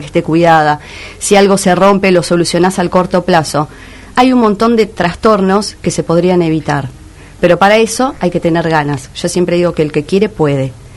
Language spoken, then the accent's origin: Spanish; Pinamar, Buenos Aires Province, Argentina; Y yo soy una vecinalista, soy de Pinamar.